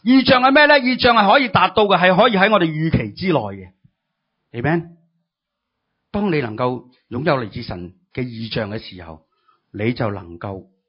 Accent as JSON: {"language": "Cantonese", "country": "China", "said": "我哋中国人"}